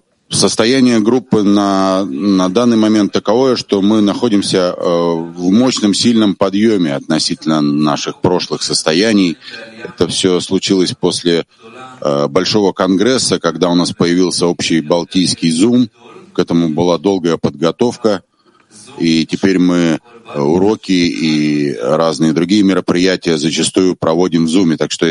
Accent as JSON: {"language": "Russian", "country": "Estonia", "said": "Мы группа из Эстонии."}